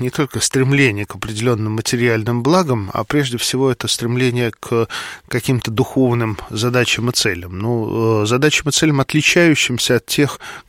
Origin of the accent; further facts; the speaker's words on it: Moscow, Russia; я рос в Москве.